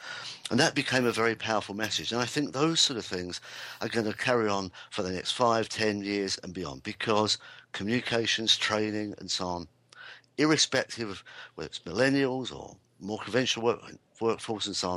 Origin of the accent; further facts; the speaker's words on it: London, United Kingdom; when I was a kid growing up in London